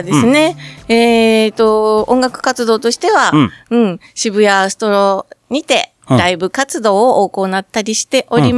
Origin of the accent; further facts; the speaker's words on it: Fussa, Tokyo, Japan; はい、私は東京都福生市っていうところですね。